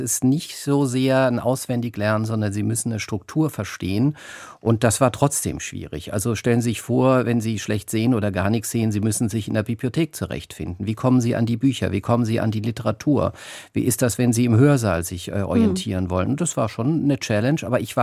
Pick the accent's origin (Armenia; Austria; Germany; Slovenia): Germany; Baden-Württemberg; Ich komme aus der Region Mannheim-Heidelberg